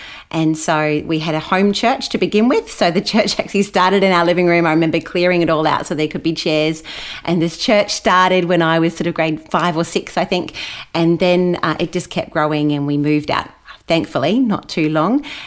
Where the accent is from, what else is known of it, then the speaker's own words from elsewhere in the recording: Brisbane, Queensland, Australia; now in Gold Coast, Australia; So I was raised in Brisbane, and now we live on the Gold Coast with my family.